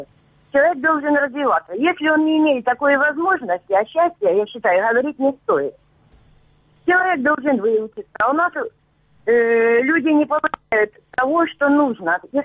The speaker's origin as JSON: {"language": "Russian", "region": "Kherson Oblast", "country": "Ukraine", "said": "Переселенка, Херсонская область."}